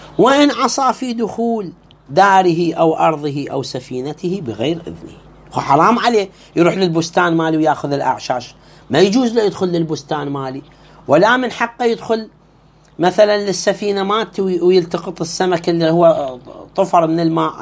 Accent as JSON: {"language": "Arabic", "country": "Iraq", "said": "احنا نصيح له سايلو عندنا بالعراق"}